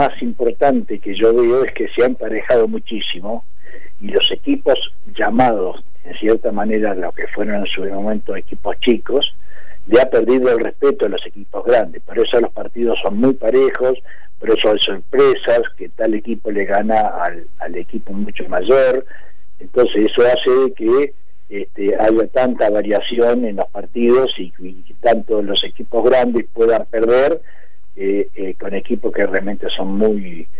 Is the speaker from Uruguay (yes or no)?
yes; Uruguay; yo, como soy uruguayo